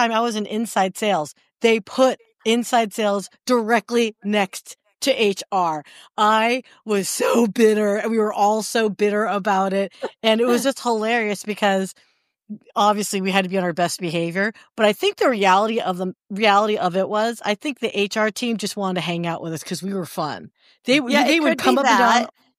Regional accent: Orlando, Florida, United States; born there; I was born in Orlando, which is home of Florida Man. Thank you very much. So I love Orlando and my Florida Man.

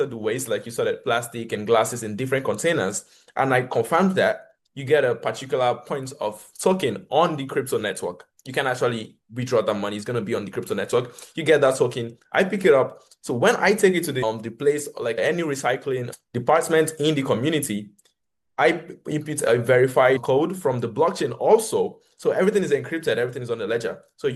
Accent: Lagos, Nigeria; I'm from Nigeria, Lagos, Nigeria, and we see and face problems all the time.

